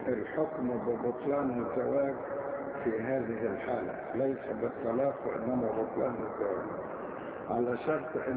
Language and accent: Arabic; Asyut, Asyut Governorate, Egypt; هو كمان يعني إحنا أسيطة زي بعض